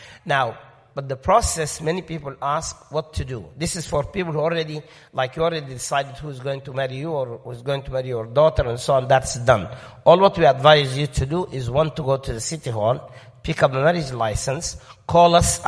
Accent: Sudan; I come from the Sudan. I don't think my children are Sudanese.

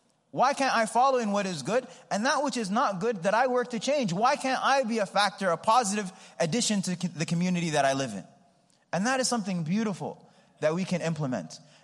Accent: New York, United States; So I'm from New York, and I remember in Houston, like getting familiar with Houston

